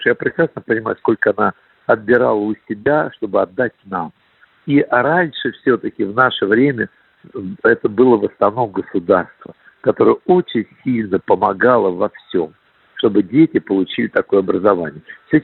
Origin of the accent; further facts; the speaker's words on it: Voronezh, Voronezh Oblast, Russia; also born or lived in Kaliningrad; now in Moscow, Russia; Мы сами родились в Кёнигсберге с братом, потом переехали в Воронеж, а из Воронежа попали в Москву.